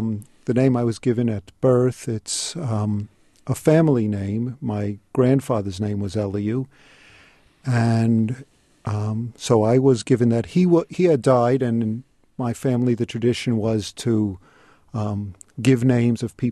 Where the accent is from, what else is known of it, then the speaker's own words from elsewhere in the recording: New York City, New York, United States; In New York City.